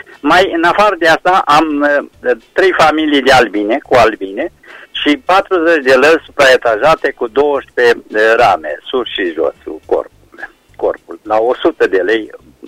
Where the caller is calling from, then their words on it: Reșița, Caraș-Severin, Romania; din Reșița